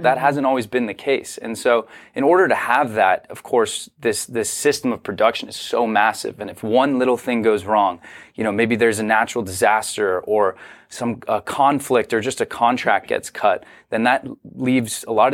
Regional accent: Los Angeles, California, United States; I grew up in Los Angeles. I'd never even really been to a farm.

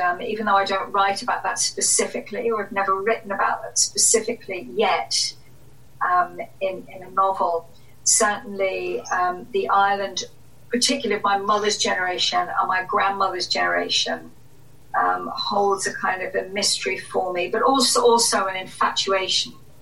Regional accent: London, United Kingdom; accent: English; identifying myself as Irish, even though I grew up in London and have an English accent.

